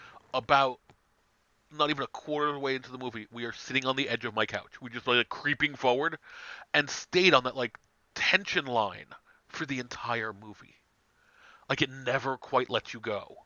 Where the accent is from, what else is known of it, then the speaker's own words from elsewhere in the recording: New York, United States; I grew up in New York, and I'm not like, oh no, I better cross the street.